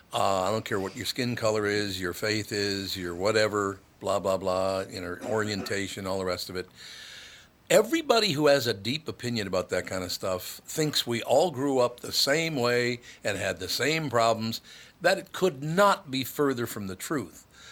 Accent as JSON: {"language": "English", "town": "Minneapolis", "region": "Minnesota", "country": "United States", "tie": "born or raised there", "said": "I grew up around Jews in North Minneapolis."}